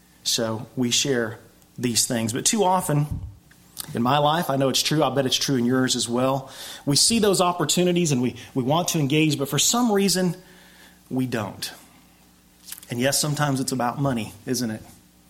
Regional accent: Cahoma, United States; But I remember I have fond memories of growing up in Cahoma.

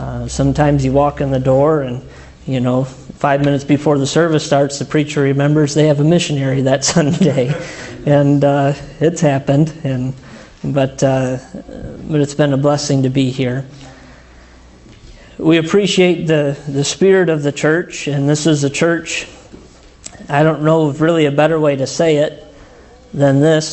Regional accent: Illinois, United States; I'm from Illinois, so even my humor's corny, and that's just the way it is.

